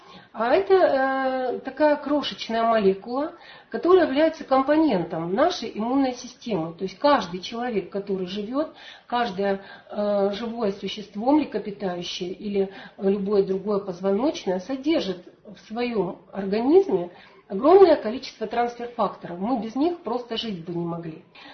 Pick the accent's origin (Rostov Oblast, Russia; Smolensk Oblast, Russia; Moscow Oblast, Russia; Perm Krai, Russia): Rostov Oblast, Russia; Rostov-on-Don; Я из Ростова-на-Дону.